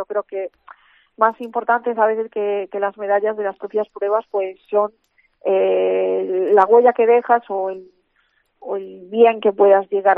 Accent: Vigo, Galicia, Spain; Yo soy gallega por los cuatro costados, nací aquí en Vigo, mi familia es de Montoñedo, siempre he vivido aquí

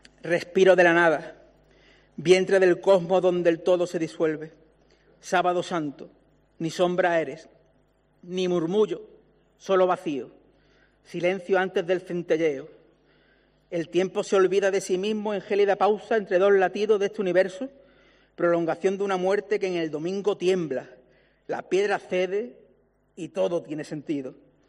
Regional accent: Málaga, Andalusia, Spain; En apenas 8 días renovaremos nuestro sueño como meros malagueños

